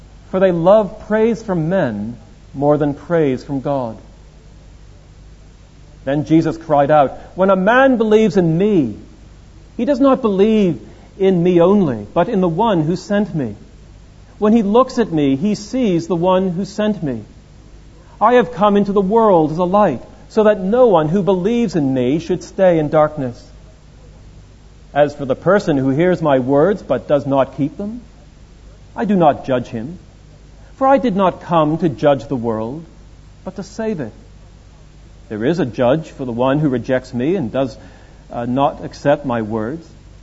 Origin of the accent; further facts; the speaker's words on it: Boston, Massachusetts, United States; moved away as an adult; now in London, United Kingdom; I am an American. I was from Boston, Massachusetts, and after doing my undergraduate degree, I came over to study at St. Andrews, not at Aberdeen, and have been here ever since.